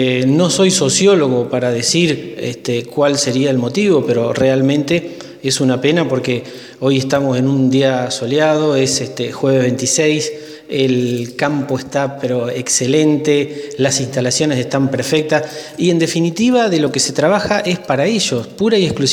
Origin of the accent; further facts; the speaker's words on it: Fernández, Santiago del Estero, Argentina; yo soy de Fernández, sabes bien vos, estoy transitando las calles todos los días